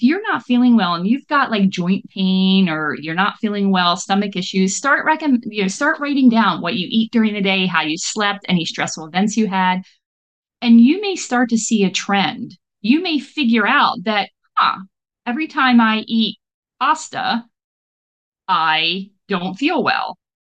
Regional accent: Canada; it's funny because I'm Canadian.

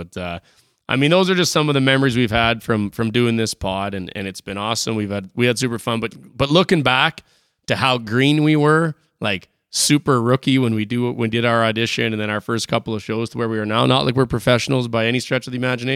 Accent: Regina, Saskatchewan, Canada; number 34 from my hometown, Regina, Saskatchewan, Cole Sillinger.

